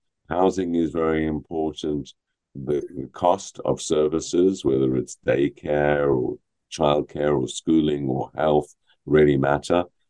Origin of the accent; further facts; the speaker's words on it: Oxford, South East England, United Kingdom; but you see it in my hometown, Oxford, people sleeping on the streets.